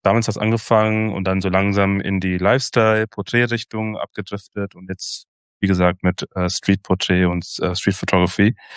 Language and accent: German; Hanover, Lower Saxony, Germany; Ich bin ja aufgewachsen in Hannover und wenn man Hannover-Berlin vergleicht, ist es natürlich zwei verschiedene Welten